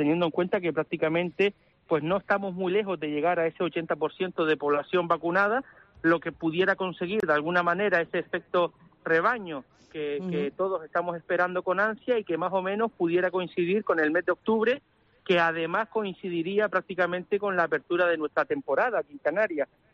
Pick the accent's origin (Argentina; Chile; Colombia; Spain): Spain; Canary Islands; Somos los canarios